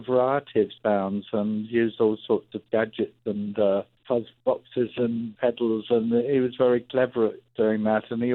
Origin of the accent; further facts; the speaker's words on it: United Kingdom; now in France; Yeah, I live in France. So, yeah, I don't know whether I'm even a Brit anymore.